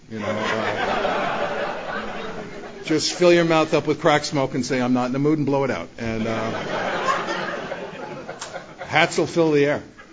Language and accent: English; Bronx, New York, United States; born or raised there